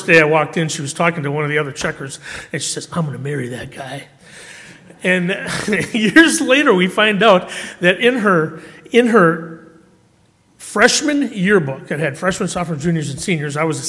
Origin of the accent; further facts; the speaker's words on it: Wisconsin, United States; I grew up a Methodist in Wisconsin. Easter, Christmas, one of those kind of churchgoers.